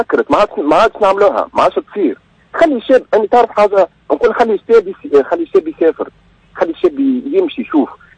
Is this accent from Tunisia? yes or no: yes; Tunisia; نحب نخدم لهنا في بلادي وكنمشي غادي كي نمشي بقدري نتبادل معلومات اني وياهم ونمشي بقيمتي كتونسي هذا باسبوري تونسي في دي ونقول راني تونسي